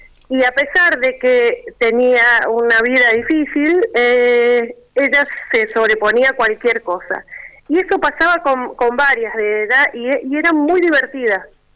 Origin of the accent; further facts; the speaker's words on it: Mendoza, Argentina; Yo soy mendocina, así que somos cuyanas.